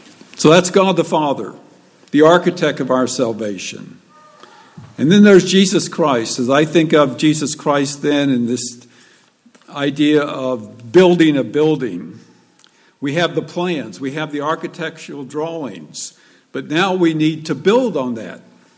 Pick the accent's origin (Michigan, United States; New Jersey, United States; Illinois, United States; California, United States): Illinois, United States; I was back at my hometown and over Thanksgiving, just got back last night, and I taught there in this high school for 10 years in Southern Illinois